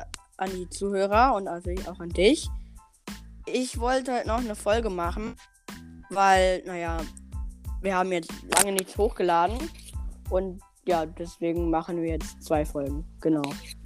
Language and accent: German; Frankfurt, Hesse, Germany; born there; Du meinst, weil ich aus Frankfurt komme, ich wurde in Frankfurt geboren.